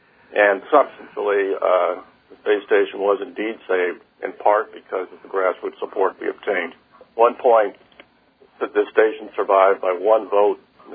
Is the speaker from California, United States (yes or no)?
yes; Santa Monica, California, United States; I'm from Santa Monica, California.